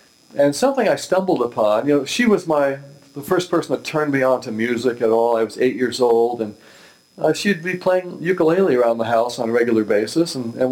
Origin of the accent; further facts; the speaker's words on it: Houston, Texas, United States; I was living in Houston. I grew up in Houston, then moved away and lived some places, ended up back there for a while.